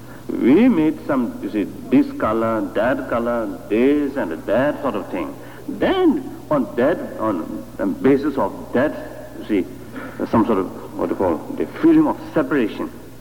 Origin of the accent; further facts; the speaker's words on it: Tibet, China; English is a second language; I came from East. Particularly from Tibet, the materially and the, from the general, general situation, something very different than United States.